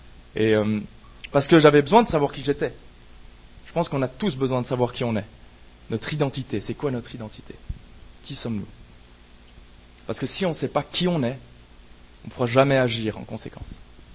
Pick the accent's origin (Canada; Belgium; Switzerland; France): Switzerland; dans le milieu dans lequel j'ai grandi, c'était en Suisse.